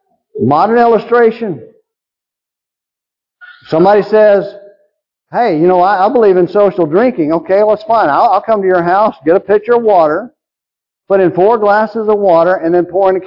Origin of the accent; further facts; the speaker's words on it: Lindale, Texas, United States; Years ago, my hometown newspaper in Lindale reprinted a bunch of articles from the late 1800s. The city of Lindale in Texas was established, I think, in 1872